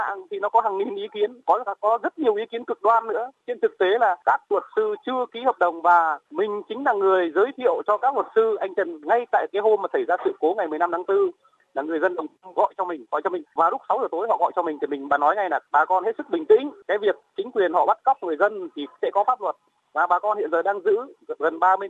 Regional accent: Hanoi, Vietnam; Thì mình là dân Hà Tây, trong Đồng Tâm là một nửa cái làng đó là họ hàng nhà mình hiểu các cụ

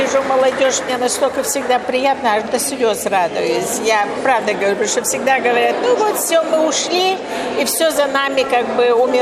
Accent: China; Я, правда, не из России, я из Китая

